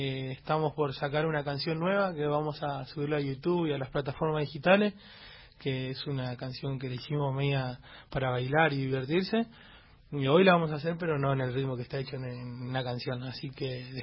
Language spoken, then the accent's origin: Spanish; Berazategui, Buenos Aires Province, Argentina; En Berazategui, nosotros somos de Berazategui.